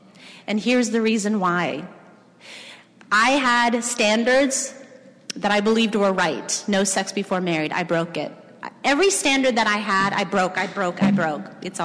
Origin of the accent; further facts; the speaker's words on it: South Africa; I grew up in South Africa in apartheid